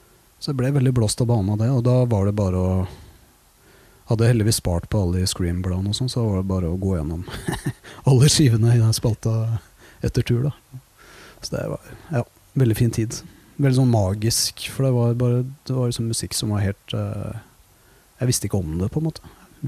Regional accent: Våler, Østfold, Norway; jeg kommer fra Våler i Østfold. Moss er jo nærmeste byen, og det er veldig sånn rockeby.

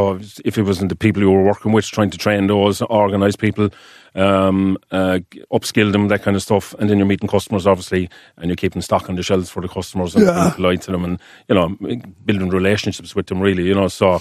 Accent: Newcastle West, Munster, Ireland; born there; I was born in 75 in Newcastle West, County Limerick. One of eight kids, as you say. I have five sisters and two brothers.

